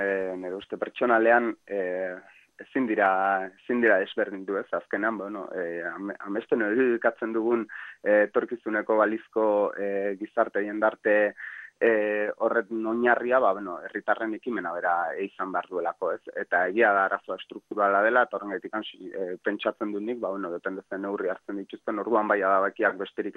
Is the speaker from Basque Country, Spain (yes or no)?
yes; San Sebastián, Basque Country, Spain; ni Donostiarra naiz